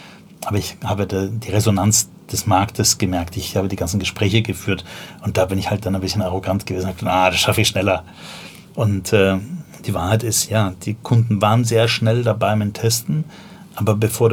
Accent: Vienna, Austria; moved away as an adult; now in Berlin, Germany; Ich bin ja, als ich nach Deutschland gekommen bin, ich komme ursprünglich aus Wien, ein Mädel war schuld, bin nach Berlin gegangen, habe das Wochenende noch da geblieben. Das war Anfang der 90er.

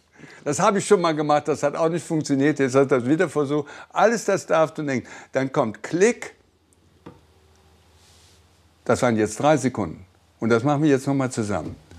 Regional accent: Cologne, North Rhine-Westphalia, Germany; Ich komme ja aus Köln.

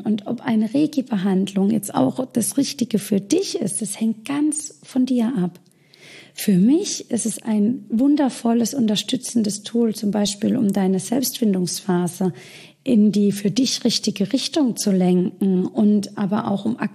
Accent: Karlsruhe, Baden-Württemberg, Germany; Vor Ort findest du mich hier in meiner Heimat im wunderschönen Karlsruhe

